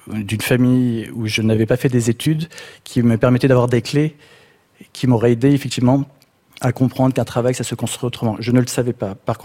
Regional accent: Provence-Alpes-Côte d'Azur, France; Oui, moi j'ai grandi sur la Côte d'Azur dans un cadre qui était un peu particulier

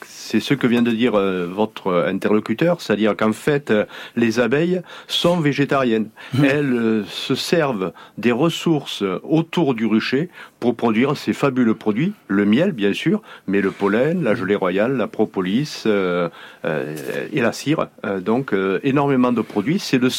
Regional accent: Occitanie, France; born there; je suis né dans les Cévennes, dans un petit village au nord du Montégoal, et tout le monde avait des ruches.

